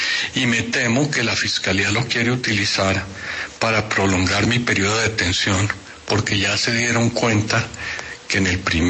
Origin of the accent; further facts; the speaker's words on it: Colombia; estoy colaborando proactivamente con la justicia colombiana porque soy colombiano y estoy también colaborando proactivamente con la justicia norteamericana porque tengo la ciudadanía de Estados Unidos.